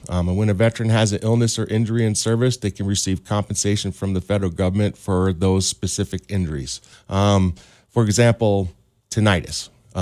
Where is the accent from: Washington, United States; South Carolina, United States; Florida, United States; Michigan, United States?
Washington, United States; moved away as an adult; now in Bigfork, United States; I grew up in Washington State, served in the Army for almost 21 years.